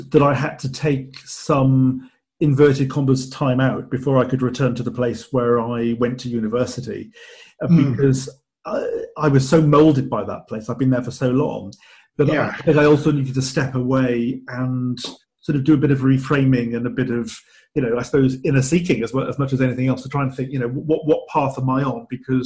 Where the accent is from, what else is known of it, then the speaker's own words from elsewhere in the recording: Cardiff, Wales, United Kingdom; Yeah, because I grew up in Cardiff